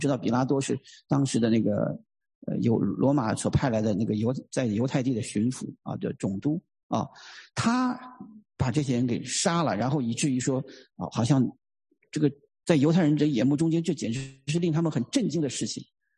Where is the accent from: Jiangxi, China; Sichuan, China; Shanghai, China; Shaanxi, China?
Shaanxi, China; 我是陕西人，然后我父母亲又住在那个附近